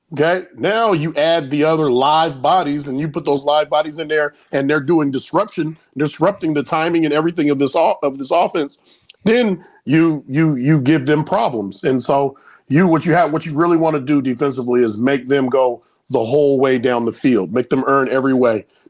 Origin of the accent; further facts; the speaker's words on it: California, United States; because, you know, I'm from California, the show me state, you know, until you show me something, you've done nothing.